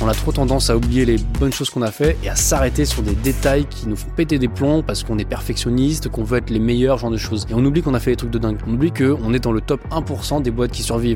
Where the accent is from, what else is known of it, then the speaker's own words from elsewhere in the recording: Paris, Île-de-France, France; J'ai grandi donc à Paris, dans le 15e, là où je vis toujours chez mes petits-parents.